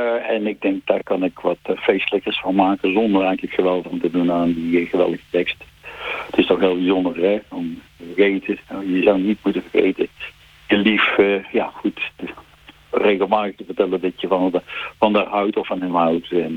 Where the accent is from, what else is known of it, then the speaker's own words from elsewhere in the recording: Oss, North Brabant, Netherlands; ik kom uit Os.